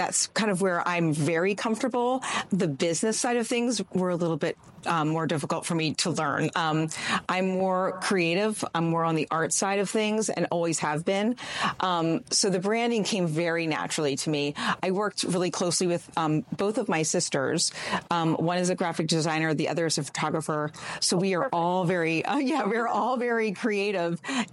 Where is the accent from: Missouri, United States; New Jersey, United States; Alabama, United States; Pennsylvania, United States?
Pennsylvania, United States; now in Annapolis, United States; So I'm from Pennsylvania originally, moved to Annapolis long time ago